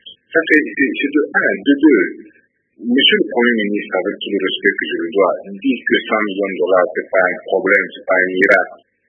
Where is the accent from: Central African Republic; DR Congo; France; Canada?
DR Congo; Orientale; en tant que moi je suis originaire de la province de Côte-Orientale